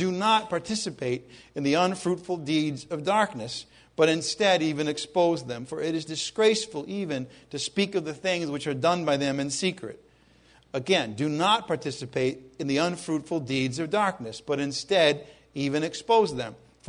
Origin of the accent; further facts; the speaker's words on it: Ireland; Because, you know, I'm Irish.